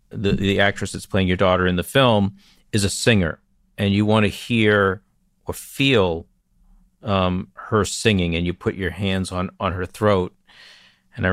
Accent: Gloucester, Massachusetts, United States; And as someone who grew up in Gloucester, I was proud to see a film based in my hometown.

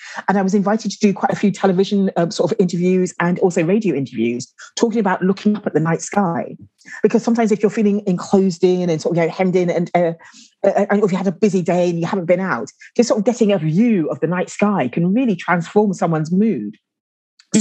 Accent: London, United Kingdom; I was mentioning that I grew up in London.

